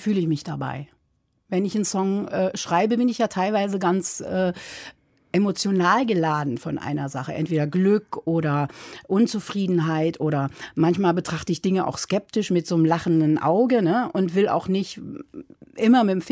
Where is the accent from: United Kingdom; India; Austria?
United Kingdom; England; moved away; ich bin ja in England aufgewachsen und daher war aber die Sprache Englisch für mich ganz präsent.